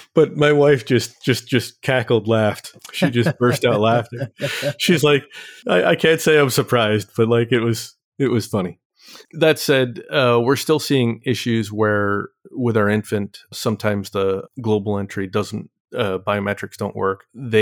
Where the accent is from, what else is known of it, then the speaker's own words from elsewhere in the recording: New York, United States; I grew up in New York.